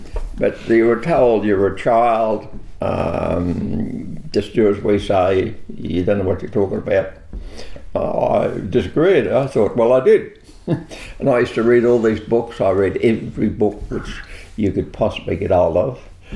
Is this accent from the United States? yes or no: no; Australia; So I grew up on the Snow River, real Banjo Patterson attitude.